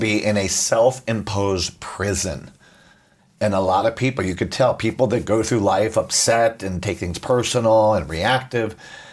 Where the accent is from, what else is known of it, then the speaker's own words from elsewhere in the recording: Puerto Rico; I grew up in Puerto Rico. We're Latin. We're passionate.